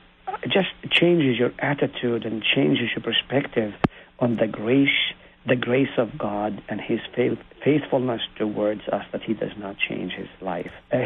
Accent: Nazareth, Northern District, Israel; I grew up in Palestine, or I was born in Nazareth

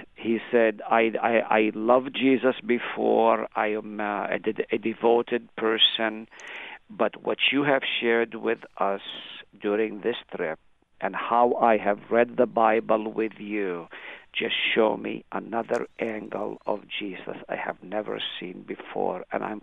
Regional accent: Nazareth, Northern District, Israel; There's another man from Galilee, from my hometown of Nazareth.

